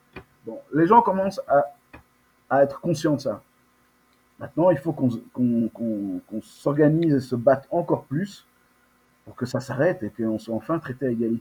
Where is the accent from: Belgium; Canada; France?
Belgium; Brussels; born there; je suis né à Bruxelles. Je suis né ici. Et c'est pas Zemmour et toute sa clique de racistes négrophobes fous furieux qui vont me chasser d'où je suis, d'où je suis né. Je suis né ici avec la grande fierté de mes origines congolaises